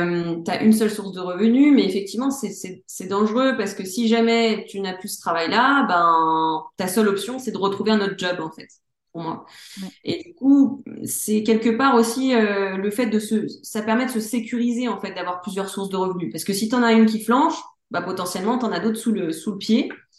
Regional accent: Lyon, Auvergne-Rhône-Alpes, France; j'ai 29 ans, je suis lyonnaise, investisseuse et entrepreneur.

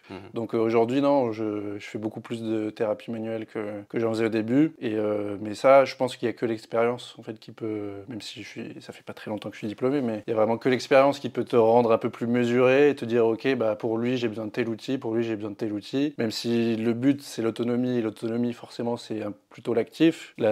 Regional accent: Grand Est, France; moi, je viens du Nord-Est, donc j'ai travaillé pas mal dans le Nord-Est, pas mal dans le Sud-Ouest, Bordeaux.

